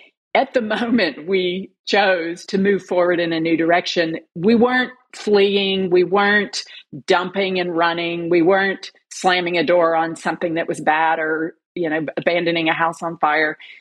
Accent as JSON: {"language": "English", "country": "United States", "said": "As an American, what I mean by that is a deeply stable, situated, well-connected life with purpose and meaning"}